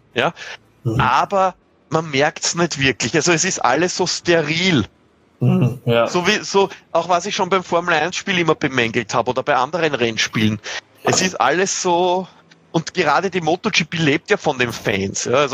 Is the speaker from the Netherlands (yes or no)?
no; Austria; was positiv ist als Österreicher und ihr in Deutschland